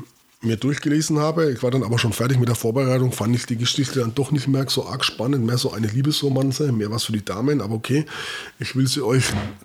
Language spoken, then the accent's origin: German; Bavaria, Germany; Mein mit AI natürlich als Franke.